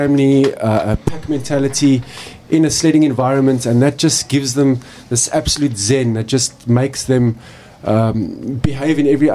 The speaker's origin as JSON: {"language": "English", "town": "Durban", "region": "KwaZulu-Natal", "country": "South Africa", "tie": "born or raised there", "said": "I'm originally a Natal boy, born and bred in Pangeni in Durban."}